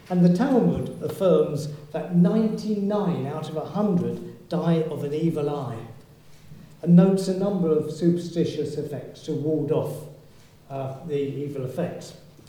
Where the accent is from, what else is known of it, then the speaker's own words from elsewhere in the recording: Yorkshire and the Humber, United Kingdom; you can tell I come from Yorkshire, can't you?